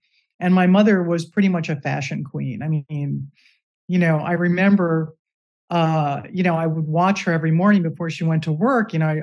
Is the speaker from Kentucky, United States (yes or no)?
no; Newark, New Jersey, United States; born there; I was an East Coaster. I was born in Newark, New Jersey.